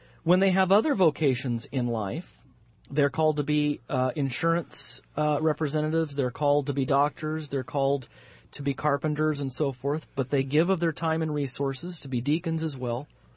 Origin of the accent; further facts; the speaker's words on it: California, United States; Now, I came from California. This was odd to me, not that we don't have racism in California